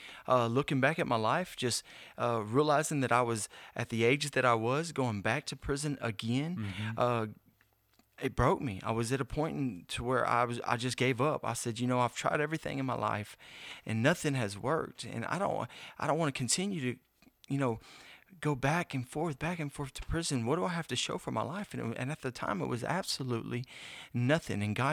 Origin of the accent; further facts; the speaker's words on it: Houston, Texas, United States; now in Texarkana, United States; Why was it that I was, you know, born and raised in Houston, Texas, and what led me all the way to Texarkana?